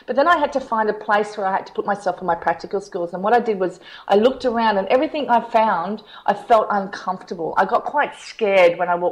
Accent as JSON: {"language": "English", "country": "Papua New Guinea", "tie": "born or raised there", "said": "one of the reasons why I didn't leave is because I grew up in Papua New Guinea, so the feeling of being here was exactly like my childhood."}